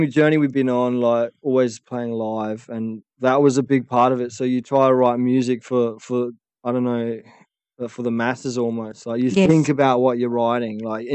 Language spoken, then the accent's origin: English; New Zealand; born there; because I was born in New Zealand, when I was doing a lot of my solo stuff, I started reaching out when I was promoting the music back to where I was from in New Zealand